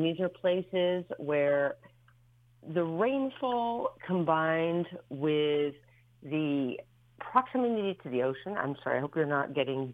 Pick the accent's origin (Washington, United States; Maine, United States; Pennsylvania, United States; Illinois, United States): Maine, United States; Portland; I grew up in Portland, Maine, and I know the coast very well since my family spent a lot of time on a boat.